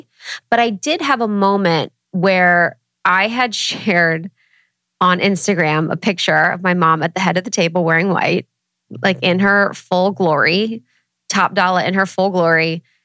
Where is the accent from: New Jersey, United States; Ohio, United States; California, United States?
Ohio, United States; Guys, I'm from Ohio.